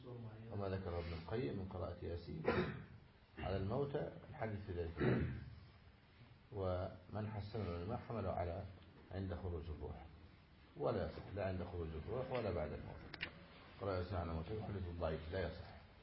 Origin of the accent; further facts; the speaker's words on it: Upper Egypt, Egypt; يشبه العصيبة التي عندنا في الصعيد